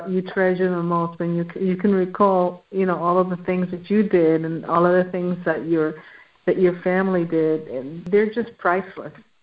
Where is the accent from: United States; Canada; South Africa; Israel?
United States; New York City, New York; Maria and I came from New York City with a call to study the Word of God and conquer the world for Jesus.